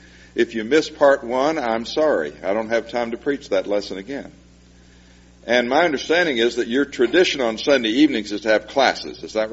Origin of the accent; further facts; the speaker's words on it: Beaumont, Texas, United States; born there; I haven't told you I am a Texan, have I? I was born in Beaumont. My father was born in Waco. So we're Texans through and through.